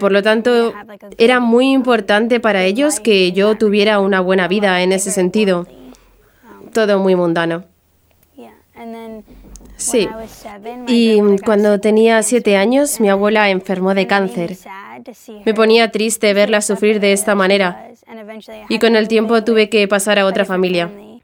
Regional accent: New York, United States; Crecí en Nueva York, soy de allí.

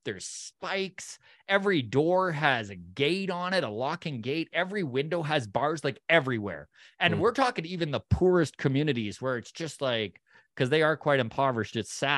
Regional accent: Canada; did it ever make me appreciate being Canadian and the luck of the birth lottery that we win here in Canada, being born here?

